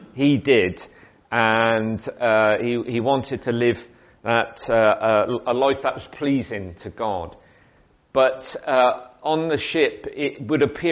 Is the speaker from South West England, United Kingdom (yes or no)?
yes; Bristol, South West England, United Kingdom; the fact that I can't speak English properly because I come from South Bristol